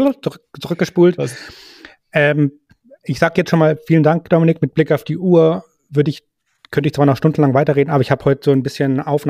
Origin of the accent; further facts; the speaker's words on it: Munich, Bavaria, Germany; Ich komme aus München, aber habe so ein bisschen Österreich-Bezug dadurch.